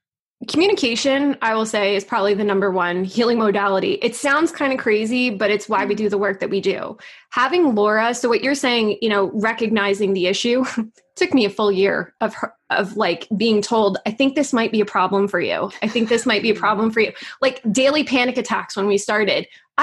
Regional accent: New York, United States; I'm a New Yorker, man.

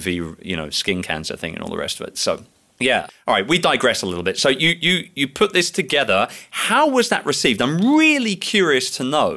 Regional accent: London, United Kingdom; I'm English. I'm from London. We just prefer it this way.

